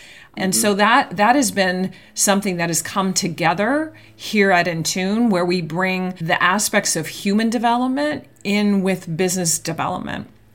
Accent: San Francisco, California, United States; I mean, I grew up in the Catholic Church too in San Francisco and went through the entire, parochial school and upbringing.

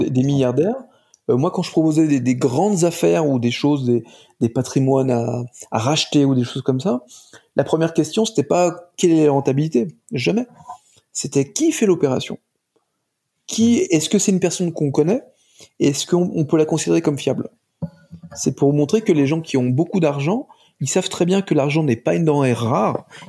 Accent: Auvergne-Rhône-Alpes, France; je suis retourné dans ma région d'origine, qui est la Haute-Savoie, pour travailler en Suisse.

